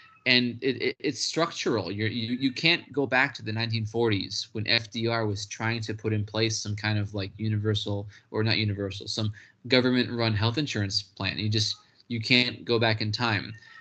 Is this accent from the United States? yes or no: yes; United States; It's just insanely cheap for me as an American, for example.